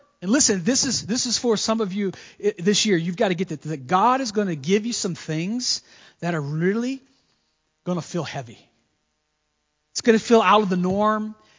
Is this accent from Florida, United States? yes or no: yes; Florida, United States; And I'm from Florida, born and raised.